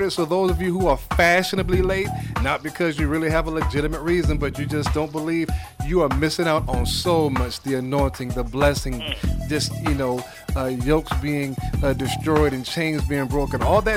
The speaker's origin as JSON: {"language": "English", "town": "Brooklyn", "region": "New York", "country": "United States", "said": "I'm originally from Brooklyn, New York."}